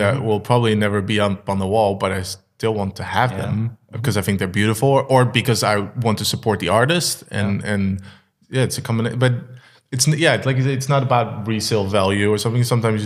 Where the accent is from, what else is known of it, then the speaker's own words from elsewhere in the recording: Netherlands; now in Germany; I'm from the Netherlands, so we have a good base there.